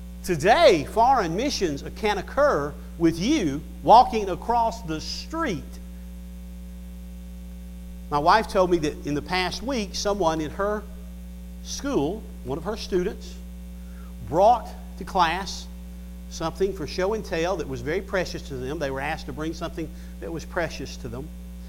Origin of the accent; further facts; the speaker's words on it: Atlanta, Georgia, United States; born there; I may be one of the few people here who can say, I was born in Atlanta, Georgia.